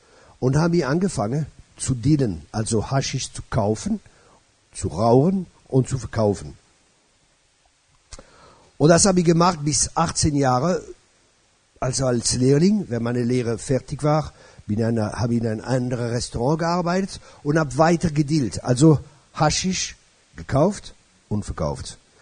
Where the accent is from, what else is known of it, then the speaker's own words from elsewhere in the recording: France; German is a second language; Also essen tue ich gern. Das ist eine gute Motivation schon einmal. Als Franzose ist klar.